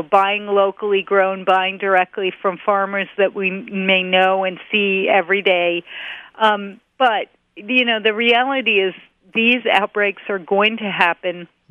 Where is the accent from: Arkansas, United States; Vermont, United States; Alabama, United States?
Vermont, United States; I grew up in Vermont, and you could always smell when the manure was being applied to the farm field.